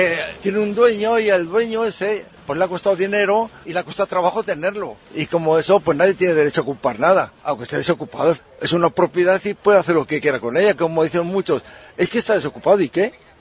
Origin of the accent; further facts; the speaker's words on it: Spain; Es que somos así los españoles